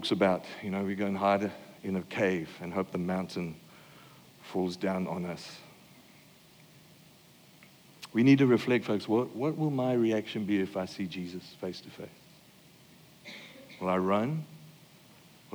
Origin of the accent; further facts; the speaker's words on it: Australia; Because I'm an Aussie. My identity says I'm an Aussie.